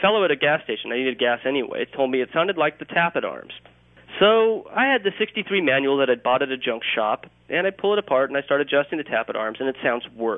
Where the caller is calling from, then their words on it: Portland, Oregon, United States; from Portland, Oregon.